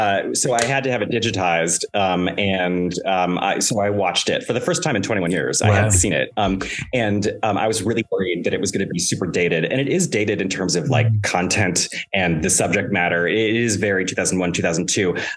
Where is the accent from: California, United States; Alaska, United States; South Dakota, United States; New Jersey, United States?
Alaska, United States; I grew up in Alaska. I was newly 21.